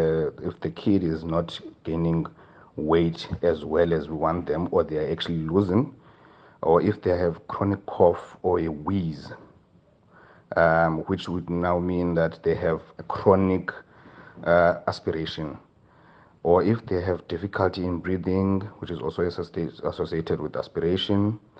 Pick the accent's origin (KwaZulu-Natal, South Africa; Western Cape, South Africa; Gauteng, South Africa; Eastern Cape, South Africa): Eastern Cape, South Africa; I am from the Eastern Cape, the part formerly known as Transkei. Grew up there, born and bred, and then I did my undergrad in Walter Sisulu University, and then I did my internship in the Free State in Qwaqwa.